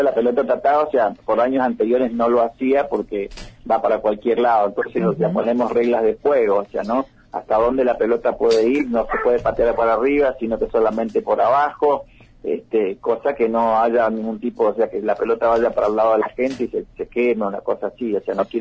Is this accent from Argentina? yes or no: yes; Buenos Aires, Argentina; vengo de Buenos Aires y yo estas cuestiones así populares no las conocía